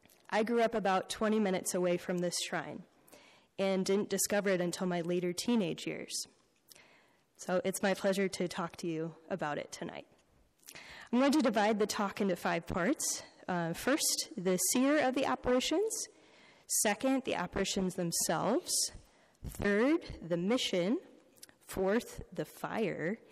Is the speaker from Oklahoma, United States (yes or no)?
no; Wisconsin, United States; For those of you who know me, you know I'm from Wisconsin.